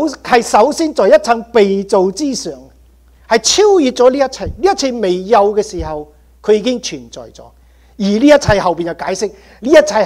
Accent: Guangdong, China; 甚至我们广东人如果不喜欢别人劝他

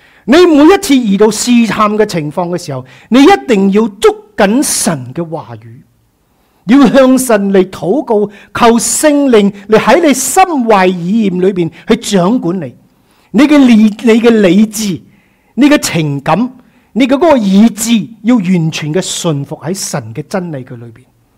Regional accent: China; 所谓我哋中国人有一句说话叫咩啊？

